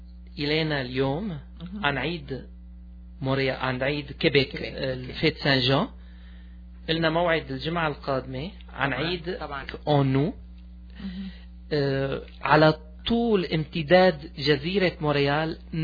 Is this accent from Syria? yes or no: yes; Aleppo, Aleppo Governorate, Syria; now in Quebec, Canada; سألتني أهلتي أنت منين، قلت لها أنا من حلب